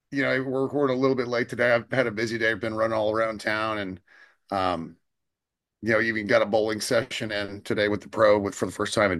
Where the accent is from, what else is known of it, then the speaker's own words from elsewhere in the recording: Texas, United States; and growing up in Texas, I think the fear is just coming across a rattler